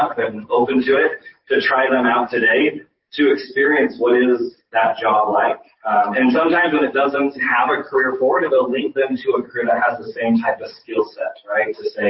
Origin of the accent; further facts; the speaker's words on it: Riverdale, Utah, United States; I live in northern Utah. I live in Oregon. I was born and raised in Riverdale, Utah.